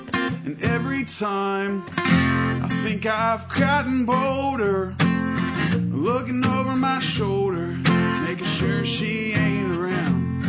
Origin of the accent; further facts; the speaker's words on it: Huntington, West Virginia, United States; All right … from Huntington, West Virginia, and we're in Pilsen, Illinois, right outside of Chicago